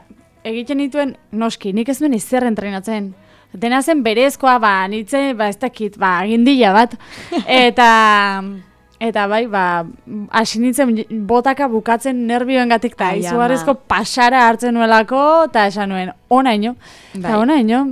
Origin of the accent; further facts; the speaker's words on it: Berastegi, Basque Country, Spain; nire herriko berastegiko herri